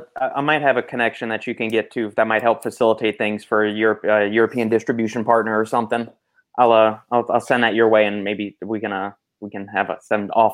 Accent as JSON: {"language": "English", "region": "Scotland", "country": "United Kingdom", "said": "That's the beauty of being Scottish. I can spell or pronounce things differently, including creatine and nothing happens."}